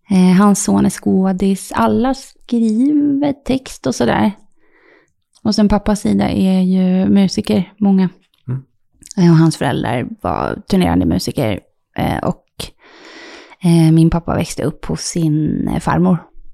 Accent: Canary Islands, Spain; Mamma från Finland och pappa är från, han födde Venezuela. Och jag är uppvuxen i Spanien också på Kanarieöarna.

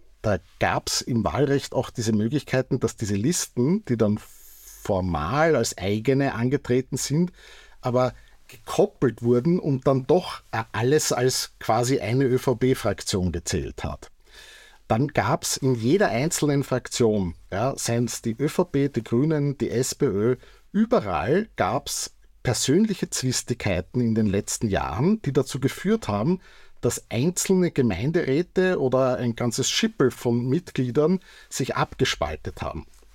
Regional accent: Vienna, Austria; also born or lived in Tyrol; Also ich bin ja eigentlich ein Wiener, der in Tirol geboren ist, nur mein Geburtsschein hat mir da keine Vorteile verschafft.

